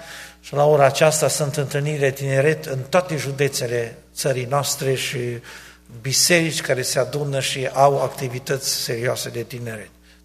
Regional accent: Orăștie, Hunedoara County, Romania; eu vin pentru prima dată în Canada și am venit din România, din orăștie, din județul Hunedoara, aproape de Deva, cine e din zona respectivă. Sunt păstorul bisericii de acolo

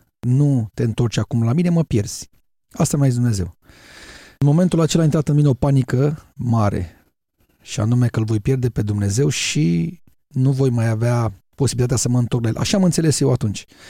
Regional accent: Bucharest, Romania; born there; Eu m-am născut în București în anul 1976, în luna iunie, într-o familie binecuvântată.

